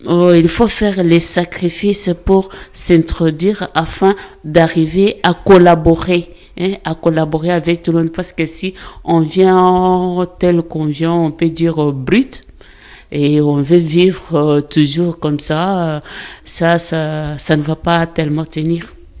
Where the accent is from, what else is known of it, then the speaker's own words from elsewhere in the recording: DR Congo; now in Liévin, France; Je viens de la République démocratique du Congo. Et actuellement, je vis à Liévin.